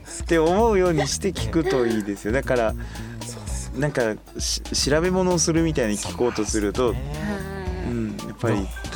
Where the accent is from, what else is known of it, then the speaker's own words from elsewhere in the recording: Kagoshima, Japan; まあ、自分も鹿児島県人だからかもしれませんけど